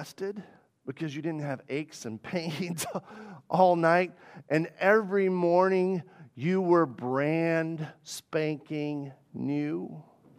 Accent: Arkansas, United States; Because I'm from Arkansas, we say detail.

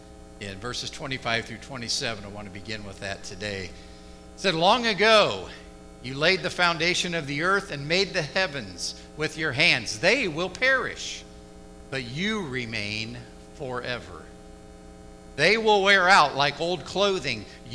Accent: Dayton, Ohio, United States; and I grew up in Dayton, Ohio. I spent the first 30-odd years of my life there, and so I knew the terrain.

